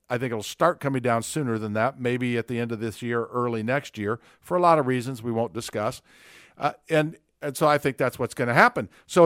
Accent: Indiana, United States; I grew up. I mean, I went to North Central High School. I grew up in Marion County, and like you said, there's a lot of diversity.

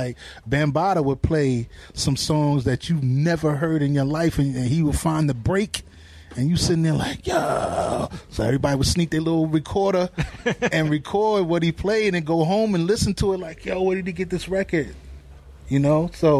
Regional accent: Hollis, New York, United States; growing up in Hollis, you know, being around … you're around a lot of people.

